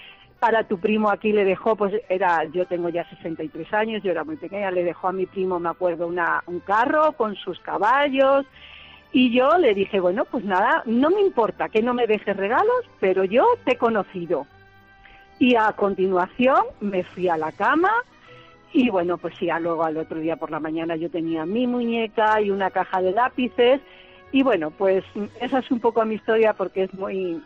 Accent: Olivenza, Extremadura, Spain; yo soy de Olivenza, un pueblo que seguro que Carlos conoce muy bien.

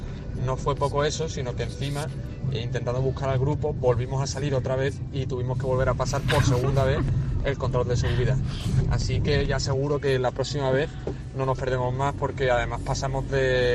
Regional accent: Seville, Andalusia, Spain; Hola, yo soy … de Sevilla

